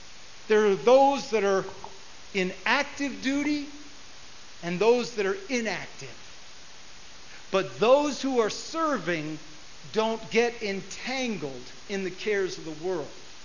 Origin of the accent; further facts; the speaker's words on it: United States; because I'm an American.